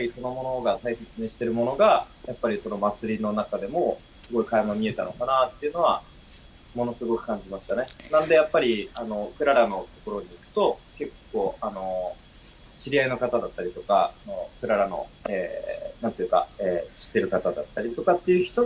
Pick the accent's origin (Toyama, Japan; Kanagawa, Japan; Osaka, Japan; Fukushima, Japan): Fukushima, Japan; 自分は出身の方が、福島の山の方なんです。